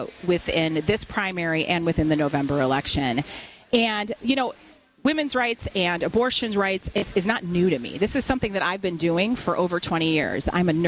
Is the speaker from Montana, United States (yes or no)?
no; Wisconsin, United States; And I live in Waukesha County. So this Waukesha County Fair, this is my hometown.